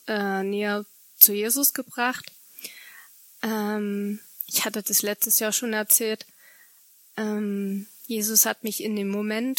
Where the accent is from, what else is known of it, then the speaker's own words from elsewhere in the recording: Königswalde, Saxony, Germany; ich komme ursprünglich aus Königswalde und auch wenn ich nicht mehr im Ort wohne, gehöre ich immer noch zur Kirchgemeinde Königswalde.